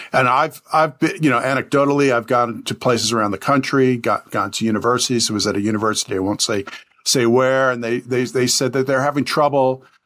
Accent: New York City, New York, United States; now in Washington, United States; if you live like me in D.C. and I come from New York City

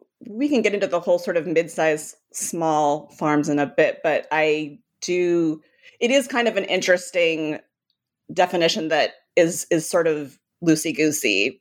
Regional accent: California, United States; growing up in California, if you move away, you come to really appreciate how wonderful the food is and everything that's grown there.

